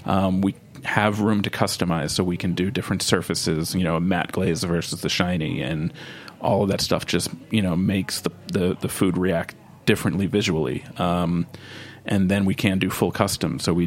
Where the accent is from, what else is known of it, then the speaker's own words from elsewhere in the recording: New York, United States; I grew up in New York, like I said, so I named stuff after New York.